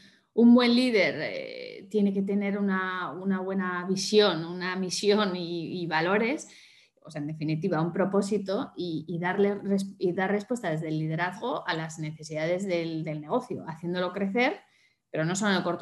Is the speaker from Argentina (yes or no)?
no; Bilbao, Basque Country, Spain; Bueno, pues soy bilbaína, que es un dato importante, 46 años